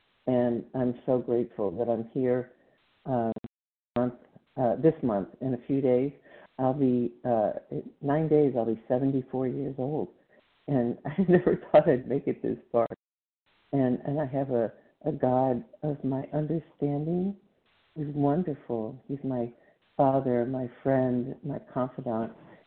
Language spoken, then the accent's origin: English; Texas, United States; And I'm from Texas. This is Central Time.